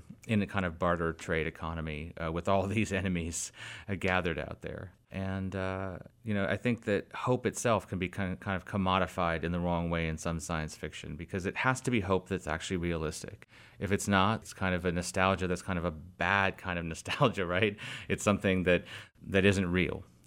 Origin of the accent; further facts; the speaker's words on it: Fiji; I grew up in Fiji. My parents were in the Peace Corps.